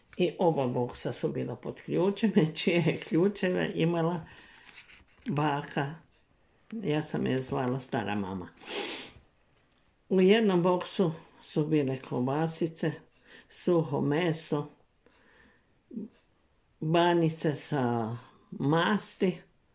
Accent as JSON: {"language": "Croatian", "town": "Petrijanec", "region": "Varaždin County", "country": "Croatia", "tie": "born or raised there", "said": "Rođena sam u Petrijancu i gotovo cijelo djetinjstvo sam provela tu uz roditelje. Živjela sam u kamenoj kućici na kraju ulice Butine."}